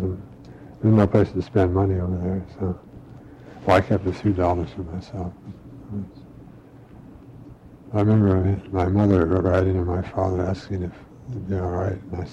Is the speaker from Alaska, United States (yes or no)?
yes; Valdez, Alaska, United States; he and I grew up in Valdez together.